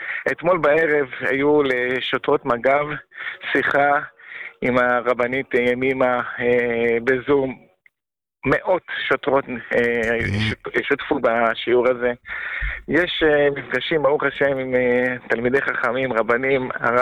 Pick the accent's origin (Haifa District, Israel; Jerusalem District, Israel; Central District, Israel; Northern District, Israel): Jerusalem District, Israel; Jerusalem; אני ירושלמי, גדלתי בשכונת הבוכרים בירושלים